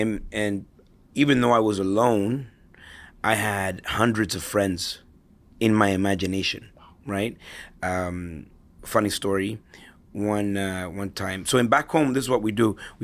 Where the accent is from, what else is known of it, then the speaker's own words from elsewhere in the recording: El Salvador; And the reason for that is because I came from El Salvador, war-torn country.